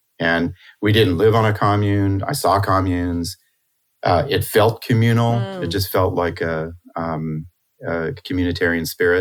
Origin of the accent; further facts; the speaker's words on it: California, United States; also born or lived in Mexico; I was born in Mexico in a little clinic in 1961, which is unusual, as was my brother. And then You know, we moved to Southern California, and until I was 10